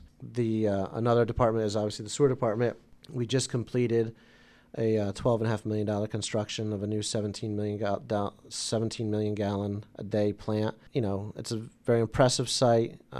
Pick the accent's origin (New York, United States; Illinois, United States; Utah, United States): New York, United States; Claverack; We moved to Claverick when I was 3 months old. Although I was raised in the Taconic Hills District, I went to school in Hudson because both my parents were teachers in the Hudson City School District.